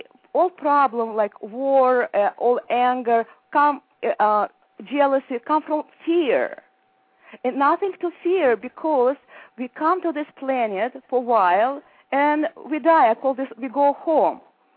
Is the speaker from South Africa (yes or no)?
no; Russia; English is a second language; now in United States; You know, first of all, I came from the Russia where it was communist party. I don't think it's communist party. It was kind of fascist country.